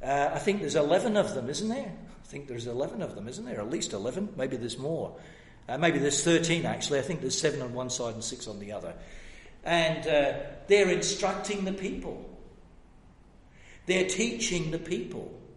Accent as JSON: {"language": "English", "town": "Deal", "region": "South East England", "country": "United Kingdom", "tie": "born or raised there", "said": "I grew up in the Anglican church, and the Diocese of Canterbury, which of course is the heartland of worldwide Anglicanism, Canterbury Cathedral. We went to the church, St. George's Deal. You can still go there. It's just in the little town I grew up."}